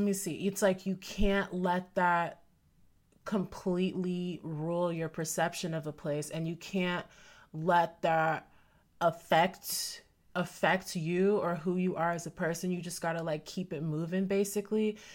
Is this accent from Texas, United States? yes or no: yes; Texas, United States; Like, I'm from Texas, man.